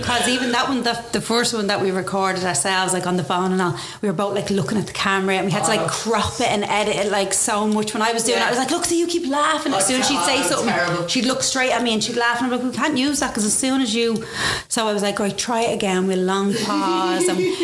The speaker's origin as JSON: {"language": "English", "town": "Dublin", "region": "Leinster", "country": "Ireland", "said": "I'm from Dublin 7"}